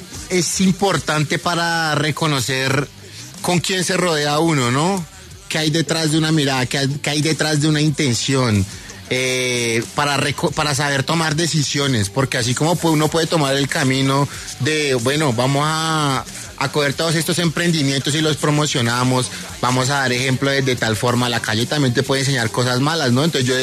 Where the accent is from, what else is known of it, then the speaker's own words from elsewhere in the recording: Bogotá, Colombia; also born or lived in Cartagena; la costa es también parte de mi esencia. Yo soy cartagenero, pero soy criado en Bogotá.